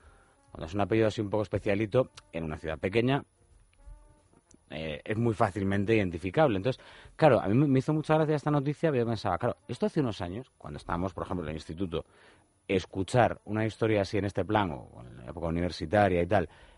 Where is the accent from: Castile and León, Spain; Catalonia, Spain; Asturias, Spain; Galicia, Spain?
Galicia, Spain; Pontevedra; en Pontevedra, yo soy de Pontevedra, hay mucho este rollo de llamar a la gente, o sea, ciudad pequeña, con nombre y apellidos.